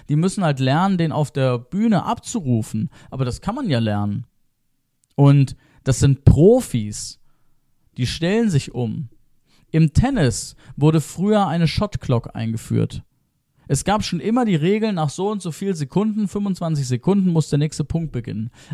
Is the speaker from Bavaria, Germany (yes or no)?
yes; Bavaria, Germany; Ich habe in Würzburg studiert, weil es 20 Minuten von meinem damaligen Wohnort, von meiner Heimat dabei war